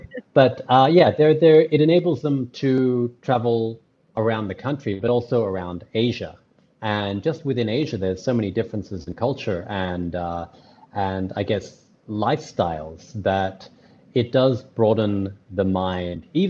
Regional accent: Australia; born there; my parents grew up in Burma, now known as Myanmar. But I was born in Australia but raised all over the place. So I'm a little bit of this and that. I'm an Australian citizen, but I have a Filipino heart.

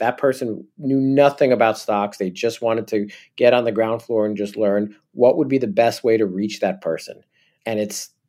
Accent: New Jersey, United States; I'm originally from New Jersey, but...

